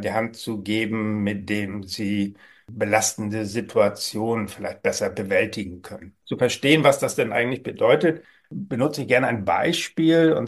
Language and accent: German; Hamburg, Germany; born there; ich wurde vor 62 Jahren in Hamburg geboren.